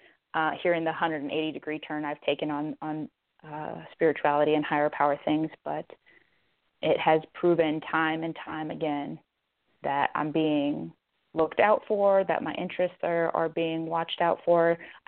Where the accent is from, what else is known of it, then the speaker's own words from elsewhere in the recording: Albuquerque, New Mexico, United States; I have two dogs, I come from Albuquerque. It's part of who I am.